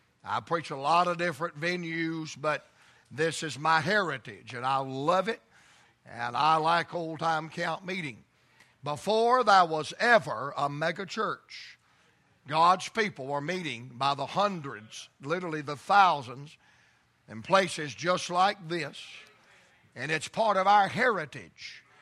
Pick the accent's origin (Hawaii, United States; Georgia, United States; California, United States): Georgia, United States; Atlanta; I'm from Atlanta, dude.